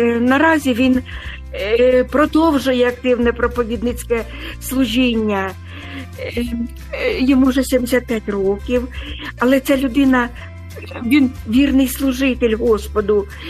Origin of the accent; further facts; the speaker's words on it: Sumy, Sumy Oblast, Ukraine; moved away; він захищає наше рідне місто Суми. То я душею і своїми молитвами, я там, на Україні.